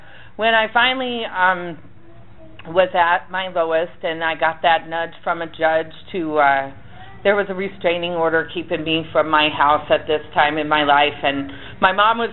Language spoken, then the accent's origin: English; Sioux City, Iowa, United States; now in Houston, United States; I came all the way from Sioux City, Iowa, to H-Town, Texas.